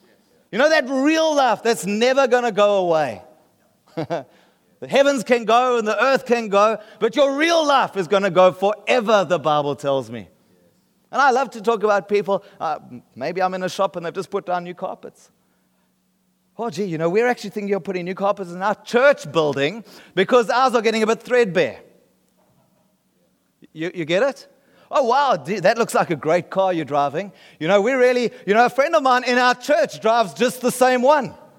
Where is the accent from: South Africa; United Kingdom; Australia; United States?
South Africa; I'm from South Africa, and this guy's from there, and that guy's from there, and we're here for a church conference.